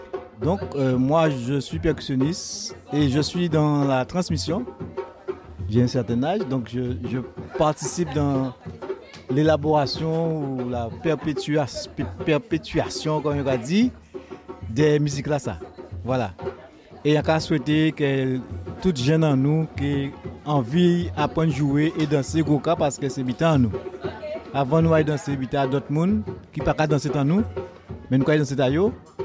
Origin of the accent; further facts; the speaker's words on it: Guadeloupe, France; en tant que musicien, en tant que Guadeloupéen, c'est l'âme du pays.